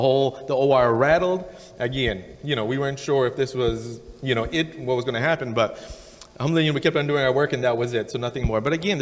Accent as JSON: {"language": "English", "country": "Pakistan", "said": "I'm Pakistani, so I can say this"}